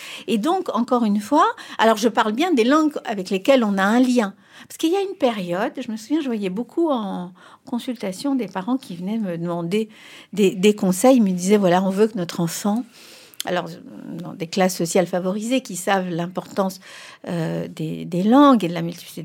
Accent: France; ça ne m'enlèvera pas le fait que je suis un petit français

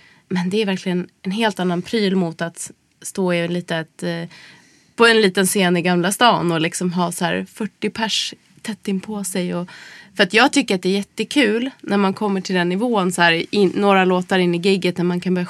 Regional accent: Dalarna County, Sweden; accent: Dalarna dialect; Jag har ju inte stockholmska sen barnsben, men jag, på något sätt som att när jag släpper, då blir det ändå något så här, fast blandat med mitt gamla dalmål.

